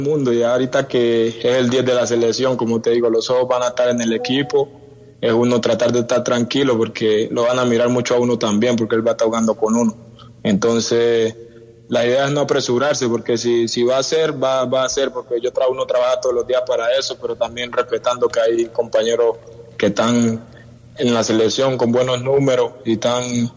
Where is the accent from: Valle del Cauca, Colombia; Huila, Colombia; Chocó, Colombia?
Chocó, Colombia; Lloró; born there; Yo nací en el Chocó, pero mi familia es del Pacífico, guapireña, de Buenaventura. Mi familia es del Pacífico.